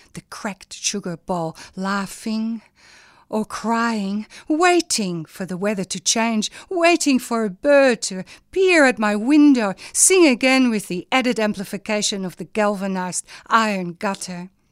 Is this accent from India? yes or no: no; Netherlands; now in Australia; I'm a migrant, but I'm comfortable, you know, like I've lived here since 1963. I'm Australian, you know, I'm Dutch Australian.